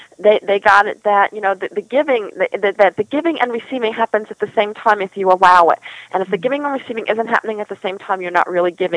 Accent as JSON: {"language": "English", "region": "New York", "country": "United States", "moved": "yes", "said": "I'm from New York, and I take my kids back every few years so they remember their roots, and they were very young when we left."}